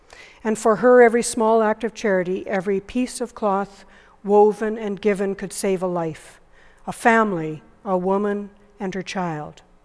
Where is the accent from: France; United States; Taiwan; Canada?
Canada; much of my understanding of community comes from my childhood on the prairie. I am English-Canadian. I'm an Anglophone. But above all, I am called to be a follower of Christ.